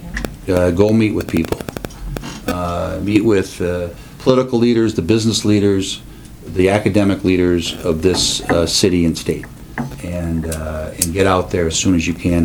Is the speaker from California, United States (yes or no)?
no; Duluth, Minnesota, United States; born there; I was born in Duluth, so I'm near and dear to that community.